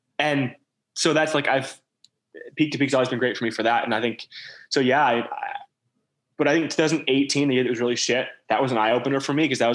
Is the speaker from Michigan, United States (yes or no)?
yes; Pinckney, Michigan, United States; I grew up in Pinckney where Brian grew up.